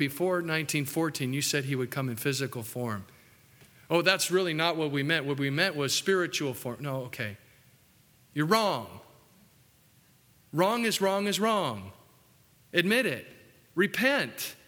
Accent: California, United States; I grew up in California. I'm getting over it. It's been a few years now. I'm doing better. I came from California where thunderstorms didn't happen.

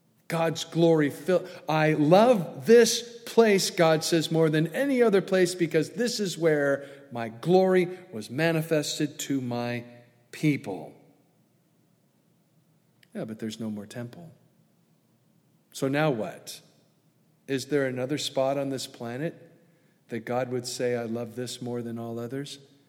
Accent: Long Beach, California, United States; born there; I was born in Long Beach, California.

